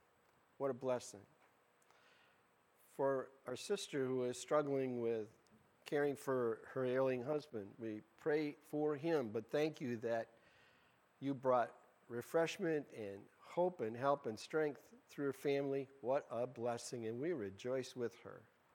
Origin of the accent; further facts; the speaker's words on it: Davison, Michigan, United States; I'm from Davison. I said, I know Mount Morris Community Church. I know Mount Morris because I'm from Davison.